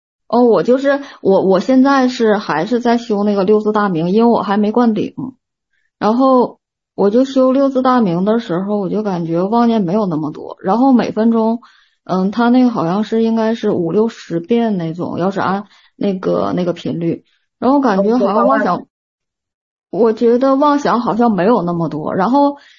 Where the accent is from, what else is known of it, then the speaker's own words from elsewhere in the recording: Liaoning, China; 因为我是辽宁的